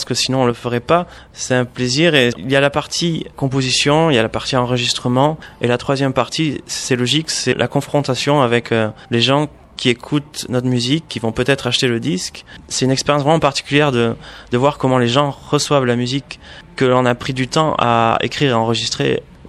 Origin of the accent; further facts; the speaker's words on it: South-West France, France; C'est un album que j'ai écrit et enregistré dans le sud-ouest, donc ma région d'origine.